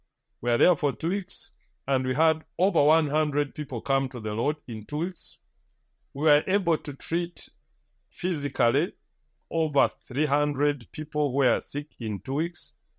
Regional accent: Uganda; my home is next door to the Congo, where I was born and raised in Uganda.

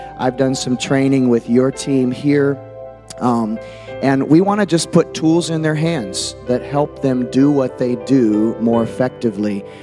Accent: Rochester, Illinois, United States; moved away as an adult; also born or lived in California; And I grew up here. I grew up in Rochester. So, I don't know, 20, 21, 22 years of my life were in Central Illinois.

